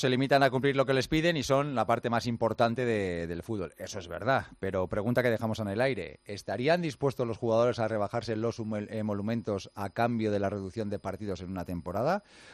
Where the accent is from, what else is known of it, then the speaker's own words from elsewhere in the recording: Portugal; yo soy portugués y yo me dedico a conocer más la realidad portuguesa